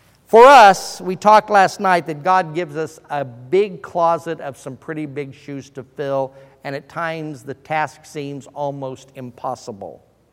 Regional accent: Denver, Colorado, United States; now in Oklahoma City, United States; I'm from Denver, Colorado, the home of the Denver Broncos, and orange is a big part of their color scheme, so I liked it. When I moved to Oklahoma City

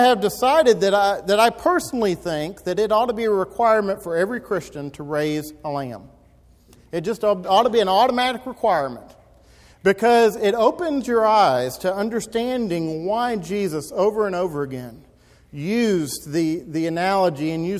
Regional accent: Mount Dora, Florida, United States; I grew up in Mount Dora, which isn't the country, but nonetheless, I was not growing up on a farm or anything like that.

